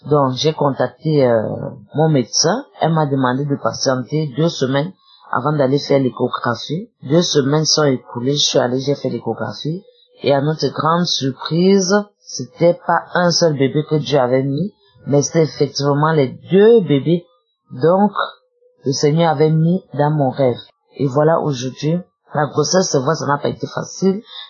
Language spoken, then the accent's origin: French; Cameroon; now in Gabon; je suis une Camerounaise vivant au Gabon.